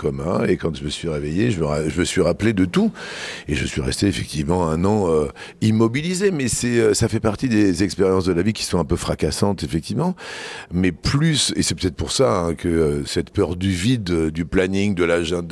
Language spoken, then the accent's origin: French; Toulouse, Occitanie, France; puisque je suis Toulousain pur souche.